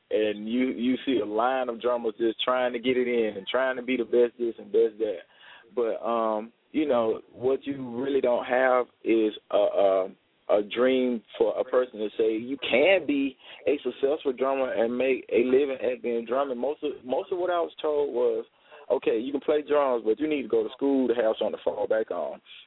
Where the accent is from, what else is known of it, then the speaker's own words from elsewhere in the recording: Waycross, Georgia, United States; he had told my sister that stays in my hometown of Waycross, Georgia, that I was going to do a festival, something big for the city of Waycross